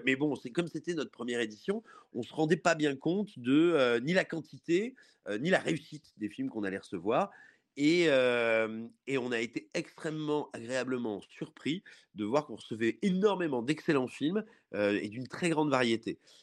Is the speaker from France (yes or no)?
yes; Clermont-Ferrand, Auvergne-Rhône-Alpes, France; Moi, je suis auvergnat et clermontois plus particulièrement, donc j'ai grandi avec moult séances de court-métrage.